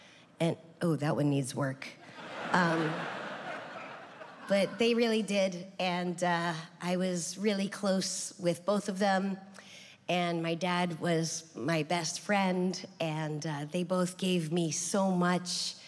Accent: New Hampshire, United States; when I tell people I'm from New Hampshire, they'll go, there are Jews in New Hampshire?

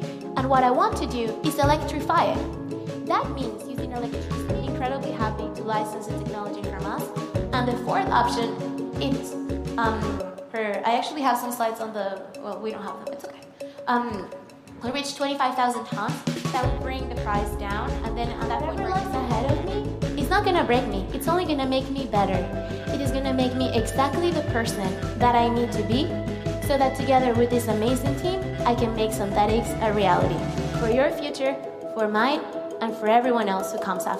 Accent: Venezuela; now in United States; I was born and raised in Venezuela. So my heart, my values are from Venezuela.

